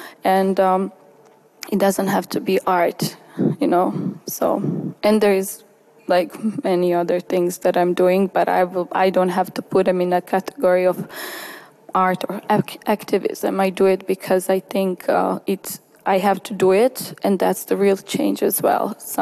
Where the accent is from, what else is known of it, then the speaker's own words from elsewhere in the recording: Bosnia & Herzegovina; first language Romani; English is a second language; growing up in Bosnia, my first language is Romani language, my mother tongue language. And then, like, we speak Romani Bosnish somehow at home.